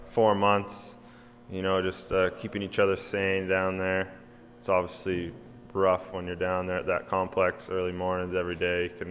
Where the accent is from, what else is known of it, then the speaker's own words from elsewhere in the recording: Canada; we're both from Canada, so whenever you got a fellow Canadian, you kind of bond with each other